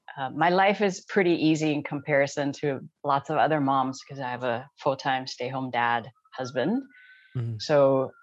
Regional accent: Taiwan; I grew up in Taiwan, where academics is king and sports is really low on the totem pole.

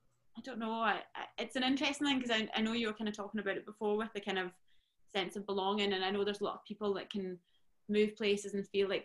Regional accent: Shetland, Scotland, United Kingdom; I'm glad I'm from Shetland. Wouldn't want to have been born anywhere else in the world. And I was born in Shetland

